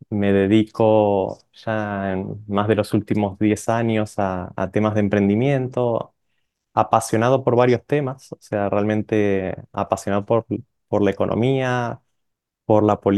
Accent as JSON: {"language": "Spanish", "country": "Argentina", "tie": "born or raised there", "moved": "as an adult", "lives_now": "Dominican Republic", "said": "ya me naturalicé dominicano, pero nací en Argentina, crecí en Argentina y hace alrededor de 10 años que vinimos con mi esposa aquí para República Dominicana."}